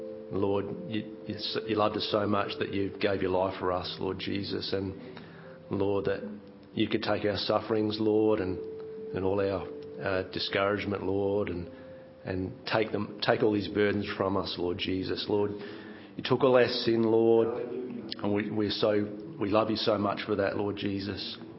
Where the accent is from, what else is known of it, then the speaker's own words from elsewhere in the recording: Australia; accent: Australian; I'm not much of a speaker, but yeah, obviously Aussie by my accent.